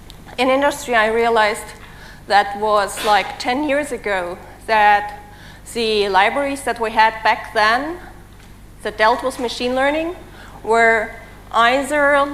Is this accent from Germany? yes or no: yes; Berlin, Germany; English is a second language; Apart from that, I come from Berlin.